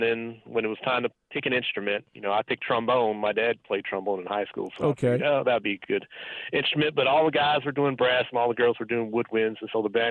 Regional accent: Queens, New York, United States; born there; I was born in Queens, New York, and my mother went to Jamaica High School.

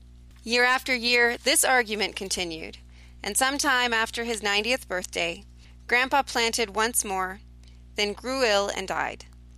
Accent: Norton, Kansas, United States; from Norton, Kansas, for the Radio Readers Book Club.

